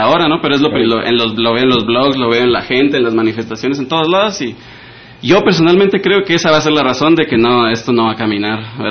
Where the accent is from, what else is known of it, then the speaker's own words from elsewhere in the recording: Amatitlán, Guatemala Department, Guatemala; yo soy de Amatitlán, pues, o sea, no, la gente no es, aquí todos somos de Guate